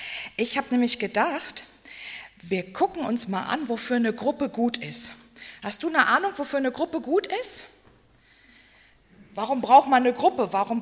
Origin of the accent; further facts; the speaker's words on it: Neuburg an der Donau, Bavaria, Germany; habt ihr vielleicht schon vorhin das erste Mal gehört. Ich komme hier aus der Gemeinde, aus dem Bezirk Ingolstadt, Neuburg an der Donau.